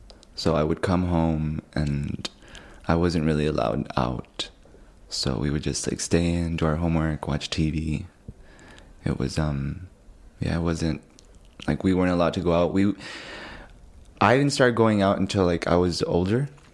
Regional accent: El Paso, Texas, United States; I'm born and raised here in El Paso. Mainly, I grew up in the Lower Valley. The hood of El Paso, you know, it's an awesome place.

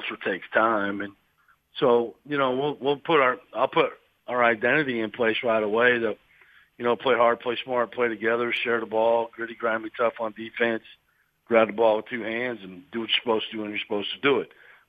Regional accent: Iowa, United States; You know, I grew up in Iowa. I grew up watching the Big Ten.

